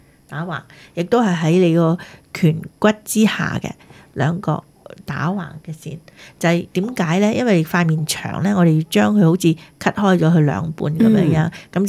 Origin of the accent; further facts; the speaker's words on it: China; 尤其是我哋中国人啦，有好多咧面型咧系比较圆嘅